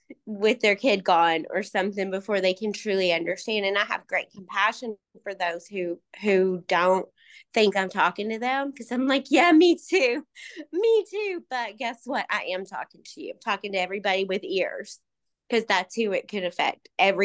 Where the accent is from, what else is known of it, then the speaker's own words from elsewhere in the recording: Kentucky, United States; I understood that because I'm from Kentucky and I don't know anybody that didn't.